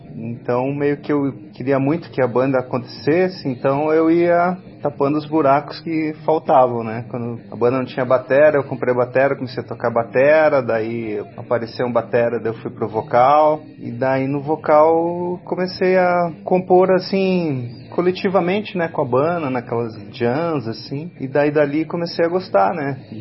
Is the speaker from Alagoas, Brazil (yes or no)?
no; Cascavel, Paraná, Brazil; also born or lived in Telêmaco Borba / Curitiba; Mas eu só nasci lá, né? Eu vivi mesmo muito tempo em Cascavel, né? Até os 12 anos, depois que eu vim pra Curitiba. Mas hoje em dia eu já me considero curitibano.